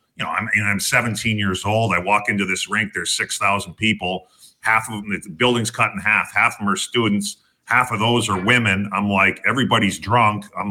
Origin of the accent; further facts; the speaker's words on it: Fort Saskatchewan, Alberta, Canada; I never thought of playing professional hockey growing up in Fort Saskatchewan.